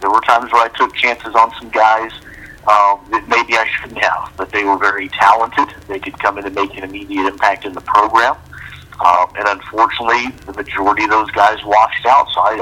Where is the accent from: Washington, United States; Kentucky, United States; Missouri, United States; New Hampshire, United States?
Kentucky, United States; Lexington; Now, I'm from Lexington originally. I'm from around this area. My front door is 23 miles away from Kentucky State.